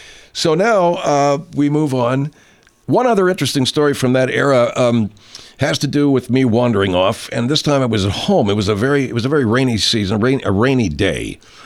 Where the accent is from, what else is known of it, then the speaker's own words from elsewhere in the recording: Arcadia, California, United States; a rock quarry over in down below Longdon off of Peck Road in Monrovia, this town next to Arcadia, my hometown.